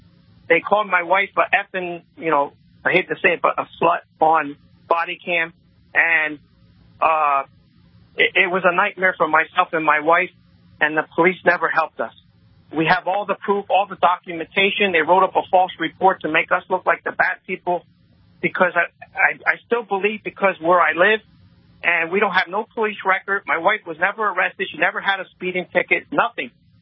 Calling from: North Port, Florida, United States; I'm calling from Northport, Florida. I live in a Democrat city.

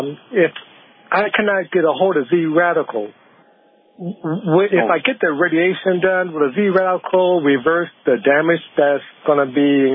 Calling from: Michigan, United States; Thank you, Doctor. Again, I'm from Michigan.

